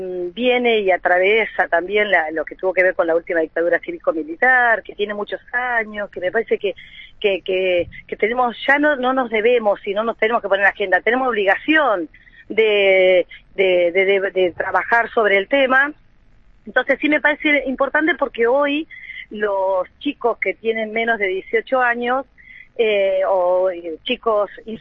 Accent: Argentina

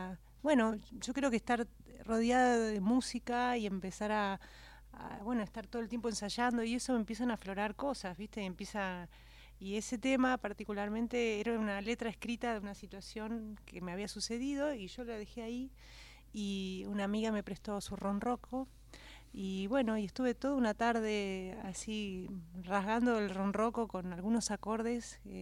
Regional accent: Buenos Aires, Argentina; Yo soy porteña.

